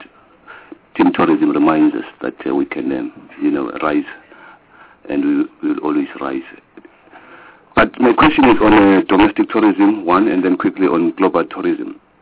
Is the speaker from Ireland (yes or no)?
no; South Africa; you can't help but, you know, be reminded about the beauty of being a South African.